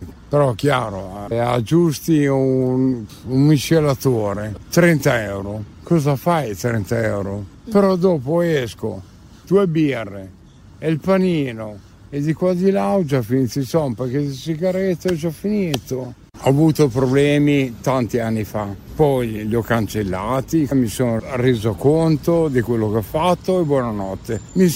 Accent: Milan, Lombardy, Italy; Qua, sempre di Lambrate.

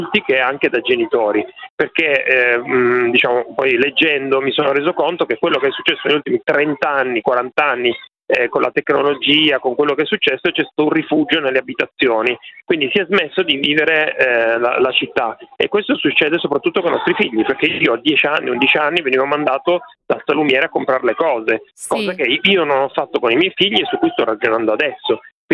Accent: Catania, Sicily, Italy; moved away as an adult; now in Milan, Italy; Vengo dalla Sicilia, quindi ho vissuto a Catania per i primi circa 30 anni della mia vita, e poi ho passato 20 anni a Milano.

